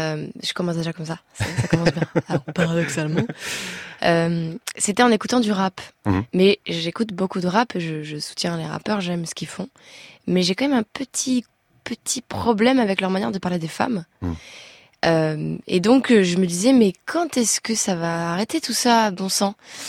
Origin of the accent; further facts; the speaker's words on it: Belgium; born there; je parle français, je suis née en Belgique, ma langue maternelle, c'est le français